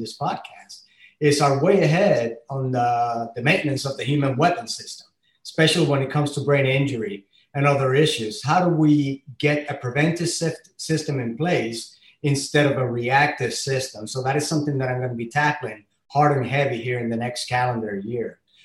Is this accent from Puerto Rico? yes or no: yes; Guanica, Puerto Rico; also born or lived in Ponce; born and raised in Puerto Rico, like you said, I was born in 1971 and grew up in a coastal town southwest of the island called Guanica. I was born in Ponce, but was raised in Guanica and always in the ocean.